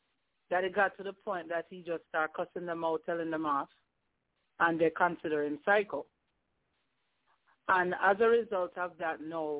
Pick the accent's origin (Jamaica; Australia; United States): Jamaica; because I am a Jamaican, and I am a female